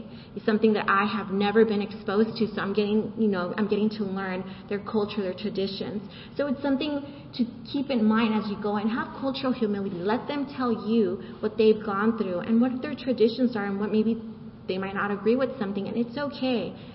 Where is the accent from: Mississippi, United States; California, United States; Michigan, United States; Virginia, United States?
California, United States; Los Angeles; born there; I consider myself a Latina. I was born in Los Angeles. My parents are Salvadorian.